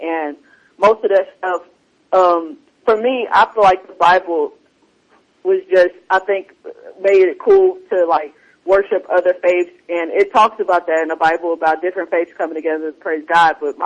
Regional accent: Oklahoma, United States; I'm born and raised in Oklahoma, and we're known for tornadoes and stuff.

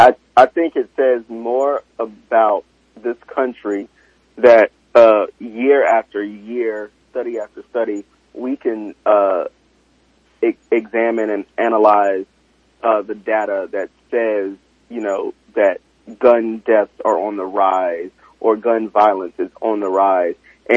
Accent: South Carolina, United States; I know I'm from South Carolina, and I know my dad and my uncles, like, everybody owns guns

